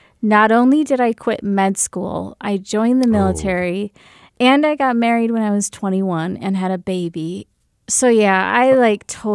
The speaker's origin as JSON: {"language": "English", "town": "Grand Rapids", "region": "Michigan", "country": "United States", "tie": "born or raised there", "said": "Yeah, I was born and brought up in Grand Rapids, Michigan. And okay. I did my entire high school here."}